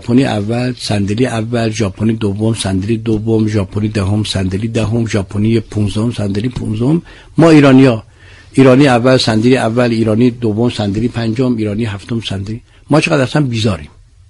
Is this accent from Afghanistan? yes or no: no; Tabriz, East Azerbaijan, Iran; now in Tehran, Iran; من از تبریز اومدم،